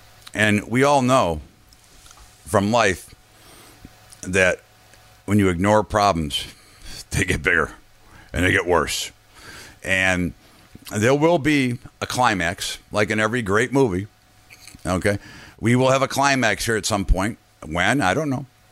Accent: United States; But it really saddens me as an American, as a father, and a grandfather soon

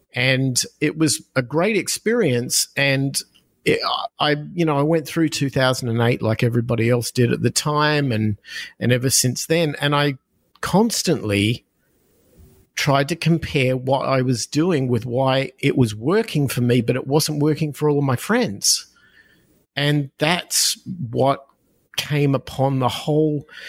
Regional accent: Australia; I'm originally from Australia. You probably hear that in my accent. I spent the first half of my life growing up with the economies of Australia, with the culture

